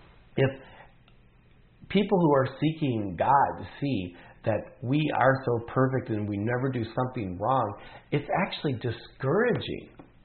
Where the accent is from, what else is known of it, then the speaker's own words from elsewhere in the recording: Wisconsin, United States; So when I grew up in Wisconsin, in our church, every single week in the service, we were a Protestant church that broke away from the Catholic church in the Dutch culture